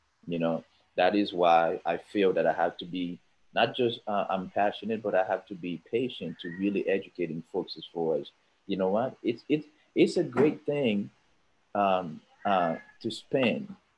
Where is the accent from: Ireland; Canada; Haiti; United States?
Haiti; I'm from Haiti.